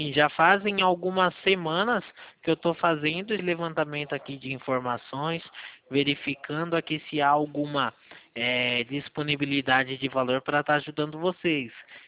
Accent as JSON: {"language": "Portuguese", "region": "São Paulo", "country": "Brazil", "said": "Eu sou aqui de São Paulo"}